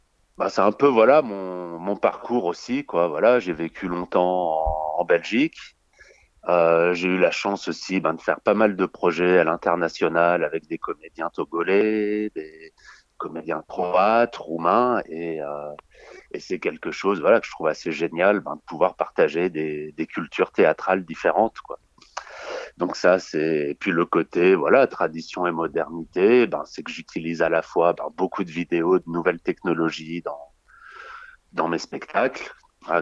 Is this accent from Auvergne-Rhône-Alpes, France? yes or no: yes; Saint-Étienne, Auvergne-Rhône-Alpes, France; moi j'ai grandi à Saint-Étienne